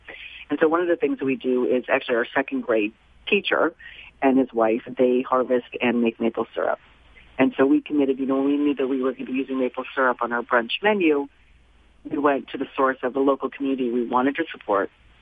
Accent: Maine, United States; the tomatoes that he was selling came from about 10 miles of where we grew up in Maine

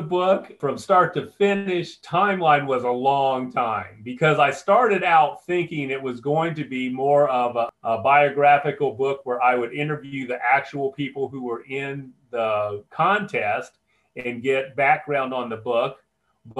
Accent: Lafayette, Indiana, United States; growing up in Lafayette, my senior year actually was the last year that we had won 28 straight sectionals.

